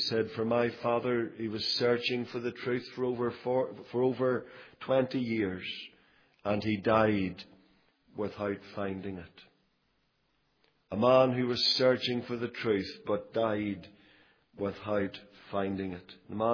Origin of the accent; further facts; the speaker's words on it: Northern Ireland, United Kingdom; I come from Fermanagh, and I've got my sayings there.